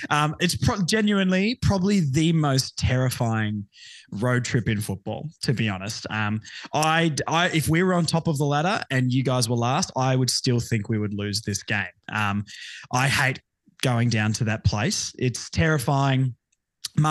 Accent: Tasmania, Australia; because I grew up in Tasmania and my parents are from Sydney, so it was no connection with family.

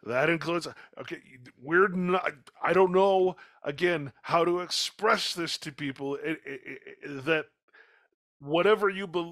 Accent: California, United States; Out where I grew up in California, these things aren't that well known.

